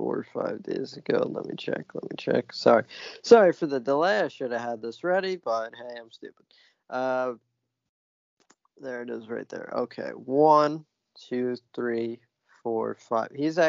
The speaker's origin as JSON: {"language": "English", "region": "Northeast", "country": "United States", "tie": "born or raised there", "said": "you don't want growing up in the Northeast, you don't want bragging rights for some of your Red Sox friends."}